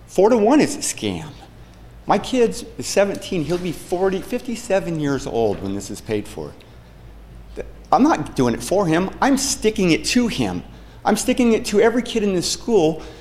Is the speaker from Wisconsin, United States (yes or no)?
no; Willows, California, United States; born there; I was born in Willows, October 20th, 1966.